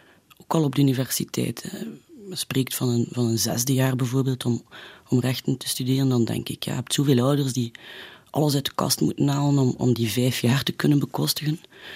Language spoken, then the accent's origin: Dutch; Deurle, East Flanders, Belgium; Het was een gouden kindertijd. Wij zijn opgegroeid in Deurle